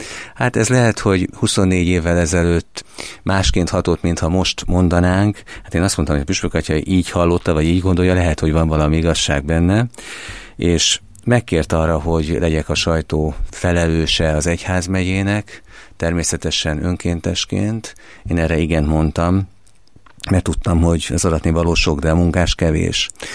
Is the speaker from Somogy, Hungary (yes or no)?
yes; Kaposvár, Somogy, Hungary; amikor gyerekként Kaposváron voltunk